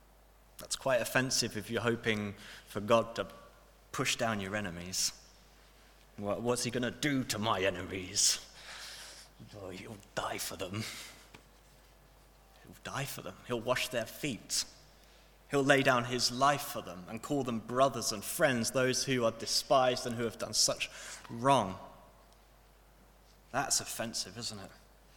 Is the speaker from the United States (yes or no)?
no; United Kingdom; If we want to get in, we don't do what we do as British people and queue.